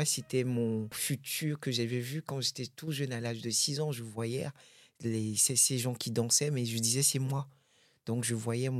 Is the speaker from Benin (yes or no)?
yes; Benin; Oui, je suis né au Bénin, j'ai vécu au Bénin.